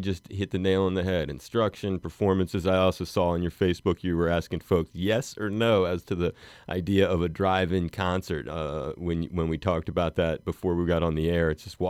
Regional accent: Delaware, United States; I don't know if it's because I grew up in Delaware and you're from Jersey or what

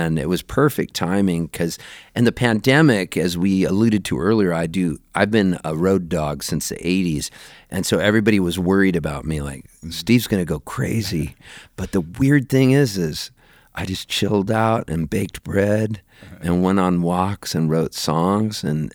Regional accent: Halifax, Nova Scotia, Canada; born there; I was born in Halifax, Nova Scotia, Canada.

